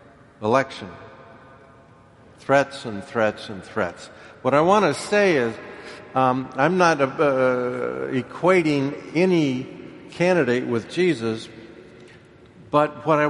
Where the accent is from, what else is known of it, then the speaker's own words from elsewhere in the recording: Milwaukee, Wisconsin, United States; I can't be happy for the Cubs. I'm from Milwaukee.